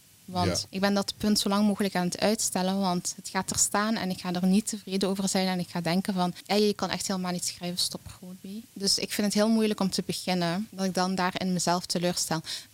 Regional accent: Netherlands; ik ben opgegroeid in Nederland.

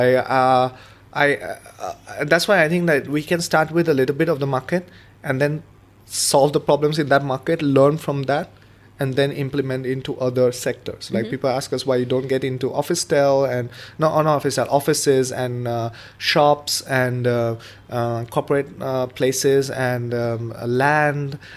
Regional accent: India; moved away; Because I came from India where the market was a little bit more evolved

